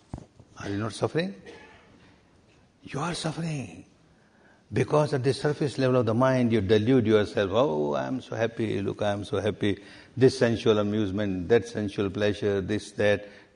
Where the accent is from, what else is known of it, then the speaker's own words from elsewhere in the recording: Myanmar; I was born and brought up in Burma.